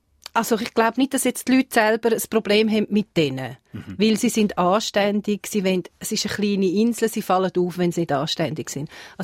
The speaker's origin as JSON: {"language": "German", "country": "Switzerland", "lives_now": "Greece"}